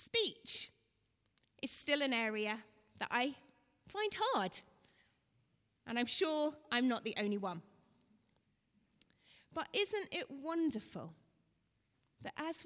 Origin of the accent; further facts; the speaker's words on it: Nairobi, Kenya; When I was growing up in Nairobi